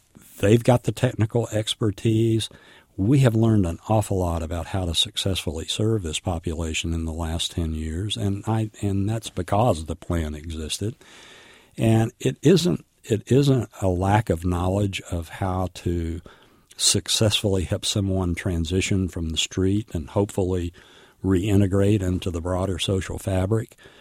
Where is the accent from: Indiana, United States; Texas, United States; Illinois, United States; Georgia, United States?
Texas, United States; Well, I'm 75, and I was born and raised in the Texas Panhandle into a culture that was racist, misogynist, and homophobic.